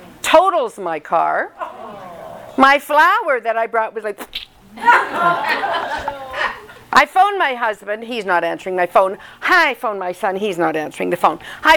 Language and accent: English; Canada; I come from Canada, and oui means yes in French.